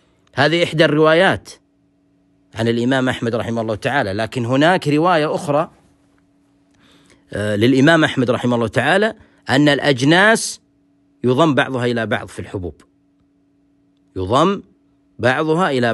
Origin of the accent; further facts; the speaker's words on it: Saudi Arabia; عندنا هنا في بلادنا المملكة العربية السعودية